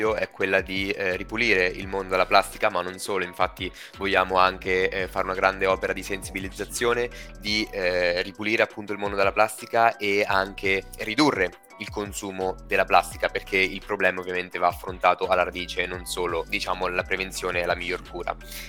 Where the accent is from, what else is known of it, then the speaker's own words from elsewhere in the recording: Marche, Italy; noi founder siamo italianissimi, veniamo dalle Marche